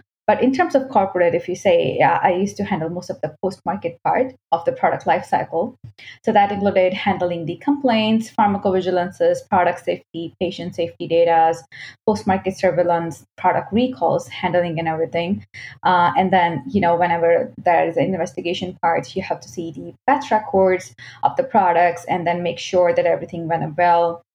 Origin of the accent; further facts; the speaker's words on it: India; now in Canada; Because right now I stay in Canada, but I'm basically from India. I was born in India and raised in India.